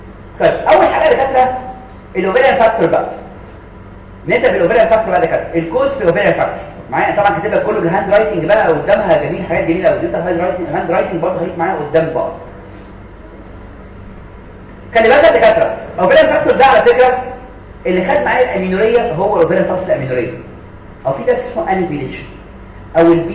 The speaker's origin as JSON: {"language": "Arabic", "country": "Egypt", "said": "احنا شغلنا على فكره انا مصري"}